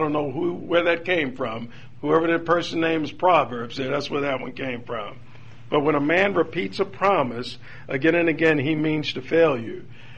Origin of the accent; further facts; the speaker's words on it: Baltimore, Maryland, United States; when I was 10 years old, growing up in Baltimore, I remember watching TV for daily lottery numbers.